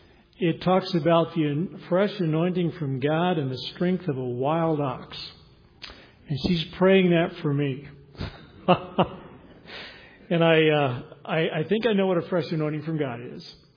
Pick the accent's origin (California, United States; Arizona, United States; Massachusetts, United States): Arizona, United States; But that'd be a little bit like trying to sell you oceanfront property in my home state of Arizona.